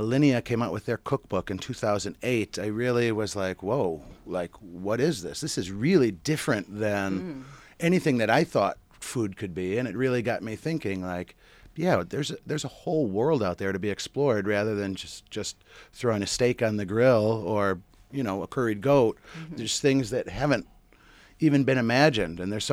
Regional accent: Rochester, New York, United States; I grew up in Rochester.

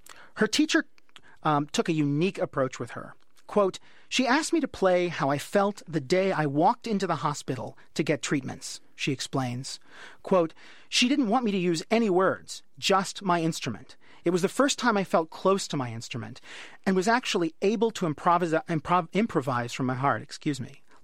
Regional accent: United States; As a psychologist and as an American, right? Americans are so positive.

